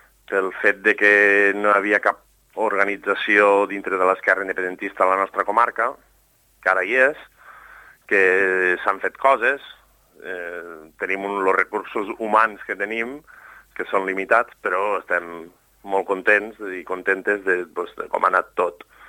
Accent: Els Guiamets, Catalonia, Spain; I teníem pensat fer-ho a Guiamets, però vaja, que és casualment el meu poble.

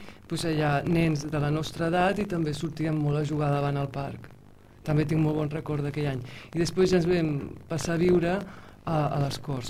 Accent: Caracas, Capital District, Venezuela; el que sí que me'n recordo de petita, això a Caracas, és que al vespre a l'hora d'anar a dormir la meva mare ajudant-me a fer els deures perquè no els havia fet.

